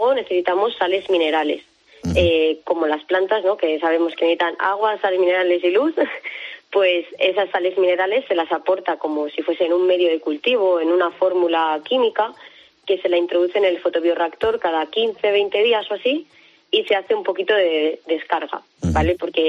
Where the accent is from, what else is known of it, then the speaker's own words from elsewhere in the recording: Community of Madrid, Spain; Pero bueno, yo soy madrileña, ¿eh?